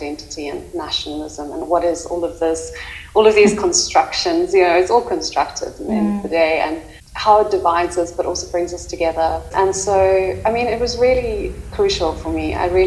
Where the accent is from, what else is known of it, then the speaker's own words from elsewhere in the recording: South Africa; And as a South African going to Zimbabwe, you know, what does that mean?